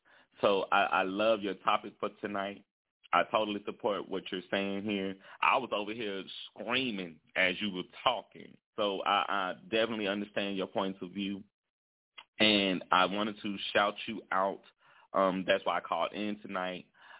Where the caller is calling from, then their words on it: Louisiana, United States; calling from Ratchet City, Louisiana.